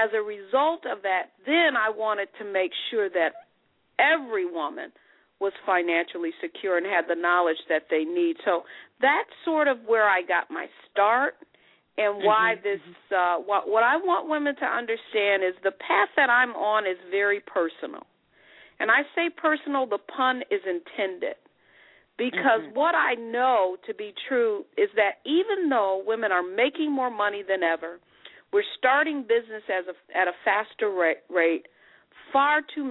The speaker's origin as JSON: {"language": "English", "town": "Detroit", "region": "Michigan", "country": "United States", "said": "I am from Detroit, Michigan. I don't come from wealth."}